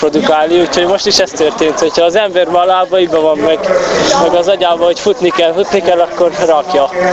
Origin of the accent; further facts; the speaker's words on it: Harghita, Romania; now in Hungary; Egy Gyergyó alfalú, Gyergyó Szerzőkülős Hargita megye.